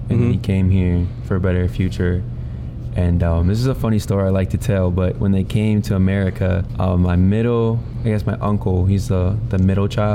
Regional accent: Virginia, United States; I'm from Northern Virginia. I'm up there near Washington, D.C. Came down to Richmond for college. My background is Lebanese and black.

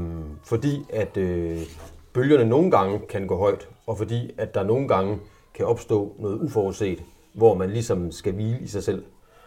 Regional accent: Harlev, Central Denmark Region, Denmark; og jeg er 51 år gammel. Jeg er vokset op i Harlev uden for Aarhus, og har altid boet i Aarhus omegn, og også uddannet mig i Aarhus, og også arbejdet i Aarhus.

